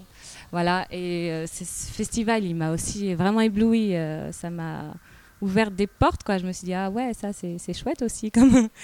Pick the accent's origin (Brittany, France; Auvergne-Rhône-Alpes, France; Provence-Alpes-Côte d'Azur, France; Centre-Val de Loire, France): Centre-Val de Loire, France; Tours; Tours. Donc Tours, c'est, ouais, ça se situe à 2 heures de Paris environ, et dans le centre de la France.